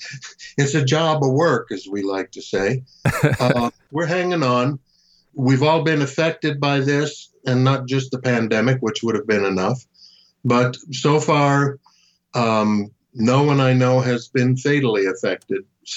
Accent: Miami, Florida, United States; this young girl I had known when I was growing up in Miami, our families were good friends.

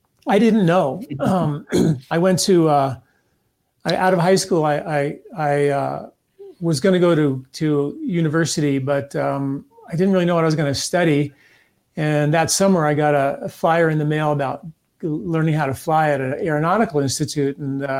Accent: Valhalla, New York, United States; I grew up in a very small town in New York, Valhalla, New York. Went to Valhalla High School

